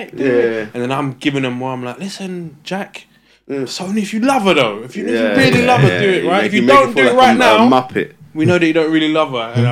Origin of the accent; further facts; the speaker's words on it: Nigeria; You know, I don't think he knows I'm Nigerian.